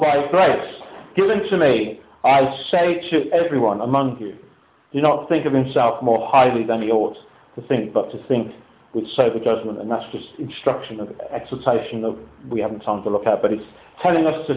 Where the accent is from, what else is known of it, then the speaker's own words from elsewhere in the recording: United Kingdom; I'm just being British, I don't know, but I find it very difficult.